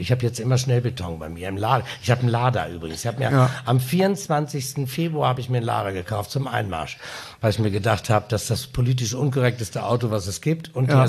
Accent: Osnabrück, Lower Saxony, Germany; now in Hamburg, Germany; Ich liebe Osnabrück, das ist meine Heimat. Aber ich lebe in Hamburg

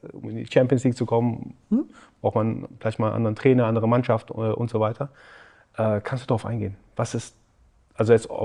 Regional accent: Heidelberg, Baden-Württemberg, Germany; als Heidelberger war es mir natürlich sofort sympathisch, jemanden aus Ladenburg da zu sehen

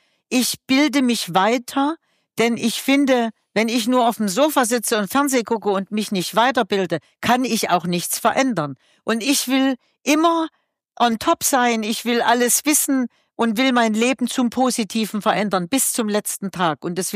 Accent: Weimar, Thuringia, Germany; also born or lived in Düsseldorf; meine Heimatstadt oder Thüringen ist für mich ein Kraftort. Ich weiß noch, als ich dann mich entschlossen habe, aus Düsseldorf zurückzukehren, haben ja alle gedacht, ich komme nach Berlin. Ja. Aber ich bin kein Großstadtmensch. Nee. Ich brauche mein kleines Weimar und dieses Kleinstadtflair

